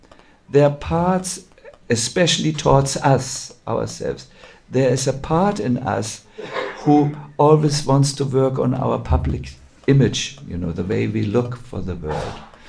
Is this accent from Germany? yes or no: yes; Northern Germany, Germany; I am also from North Germany, like you.